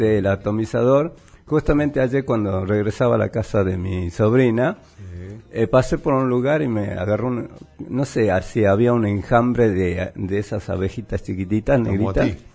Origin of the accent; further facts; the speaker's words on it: Belén, Catamarca, Argentina; born there; now in Mar del Plata, Argentina; Vivo en Mar del Plata, yo nací en Catamarca, en Belén